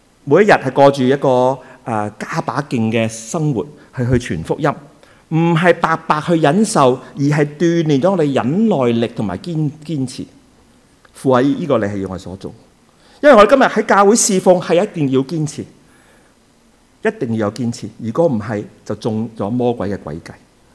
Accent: Hong Kong; 我赖晒香港人，我是香港人。

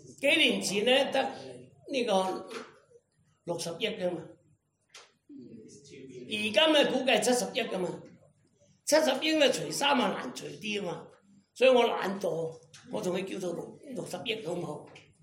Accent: Guangdong, China; 山埃，我哋廣東人叫香港人叫山埃嘛

